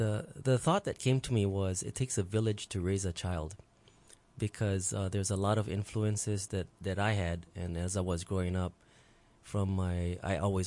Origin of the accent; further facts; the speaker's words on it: Pearl City, Hawaii, United States; I grew up right here. I'm a local boy. Grew up in Pearl City area. My whole childhood was there.